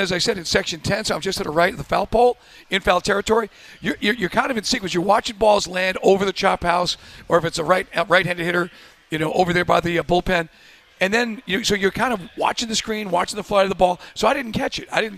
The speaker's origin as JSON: {"language": "English", "region": "New York", "country": "United States", "tie": "born or raised there", "said": "And even though I grew up in New York"}